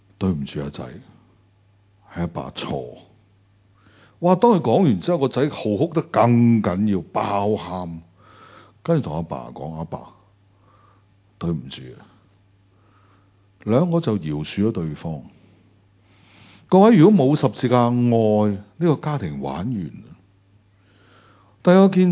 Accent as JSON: {"language": "Cantonese", "country": "Hong Kong", "said": "但係即係唔係我哋香港人嗰只好靚咁"}